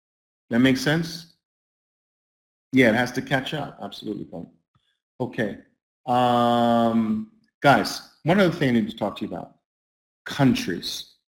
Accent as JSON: {"language": "English", "region": "New York", "country": "United States", "said": "I'm from New York."}